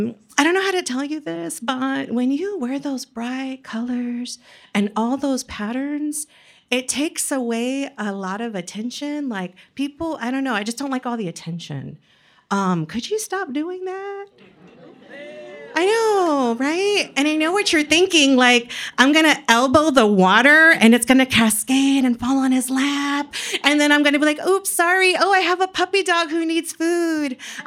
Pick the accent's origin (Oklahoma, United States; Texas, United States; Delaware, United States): Texas, United States; San Antonio; So I'm from San Antonio, but I left as soon as I could, right? And I moved up to North Texas, and I was teaching reading and writing, seventh grade, middle school